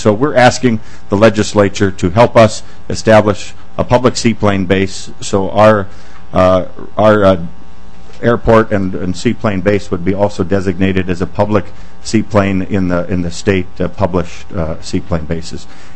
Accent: Elbow Lake, Minnesota, United States; In my years growing up in Elbow Lake, we went down to that lake for our biology ecosystem experiments.

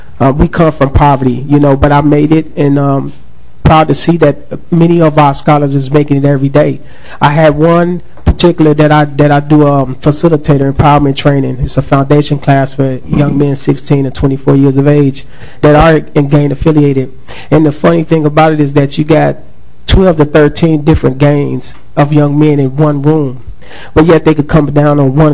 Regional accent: Minneapolis, Minnesota, United States; For myself, as I'm a Northside resident, I grew up in North Minneapolis.

